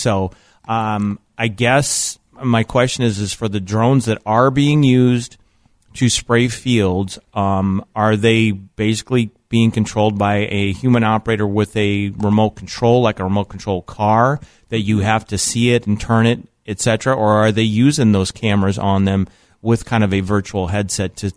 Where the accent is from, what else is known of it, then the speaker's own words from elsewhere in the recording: Midwest, United States; also born or lived in Arizona, United States; So that's always good, because, I mean, growing up in the Midwest, I still remember when I lived in Arizona